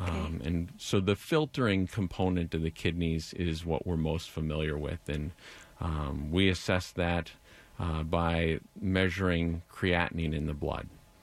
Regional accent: St. Anthony Village, Minnesota, United States; So I was born and raised here in the Twin Cities. I grew up in St. Anthony Village and went to school at Amherst College in Massachusetts.

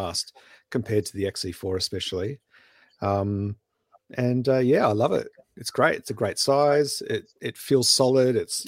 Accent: South Yarra, Victoria, Australia; just walked around my hometown, the South Yarra.

